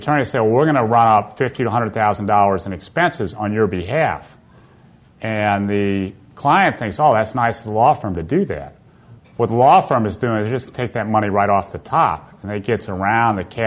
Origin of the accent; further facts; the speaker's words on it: New York, United States; Well, I spoke about how I'm from the New York area and how those buildings collapsed prematurely.